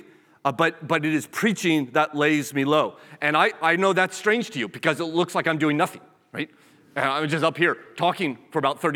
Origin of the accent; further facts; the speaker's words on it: United States; perhaps because I'm an American, it was free, right?